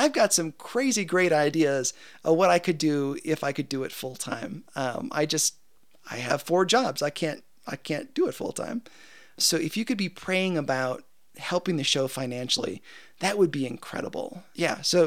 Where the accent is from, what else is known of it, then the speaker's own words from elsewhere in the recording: United States; first of all, I'm an American and I am super thankful to be an American.